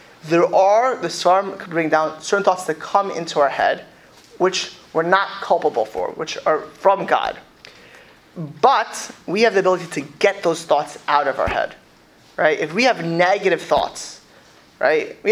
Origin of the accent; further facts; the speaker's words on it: Miami Beach, Florida, United States; I grew up on Miami Beach, right?